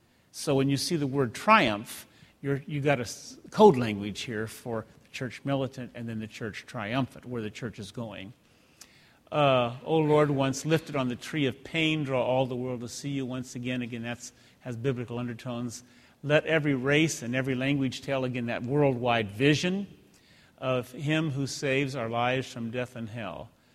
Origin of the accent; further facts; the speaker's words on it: Iowa, United States; I mean, I grew up in Iowa, lots of wheat, you know, corn, things of that nature